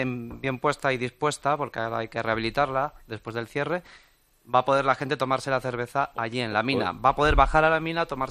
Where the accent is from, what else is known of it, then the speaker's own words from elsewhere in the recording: Villablino, Castile and León, Spain; Y venimos de Villablino de León, y desde allí donde venimos las cervezas.